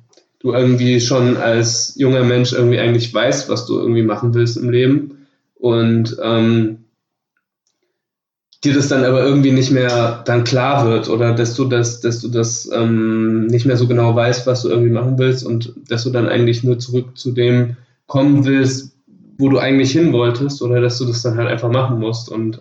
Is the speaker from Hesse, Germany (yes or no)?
yes; Hesse, Germany; born there; weil ich komme ja gebürtig aus Hessen